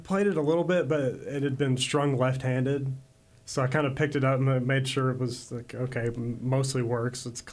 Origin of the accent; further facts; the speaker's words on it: Conway, Arkansas, United States; also born or lived in Minnesota / Fayetteville; No, but I lived there until I was 8, and I moved to Conway in, like, third grade or something like that.